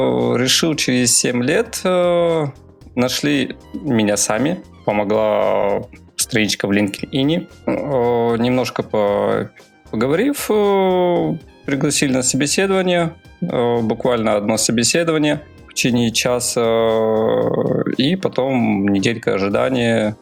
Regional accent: Almaty, Kazakhstan; moved away as an adult; Сам я из Казахстана, город Алматы.

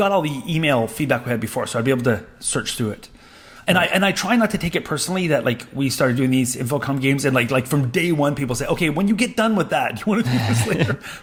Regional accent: Canada; Oh, as a Canadian, I would just like to say sorry

